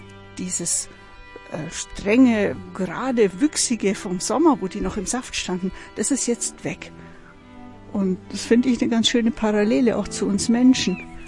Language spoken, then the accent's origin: German; Bavaria, Germany; Ich bin ja im Allgäu aufgewachsen, im Ostallgäu, zwischen diesen grünen Kuhwiesen. Ich lebe jetzt seit 20 Jahren hier in Unterfranken in der Weinbaugegend